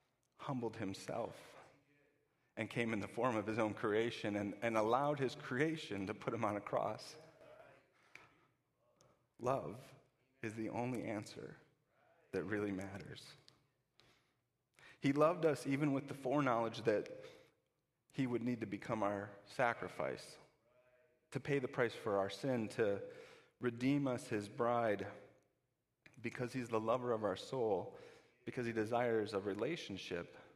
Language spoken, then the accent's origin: English; Kenosha, Wisconsin, United States; And I grew up in Kenosha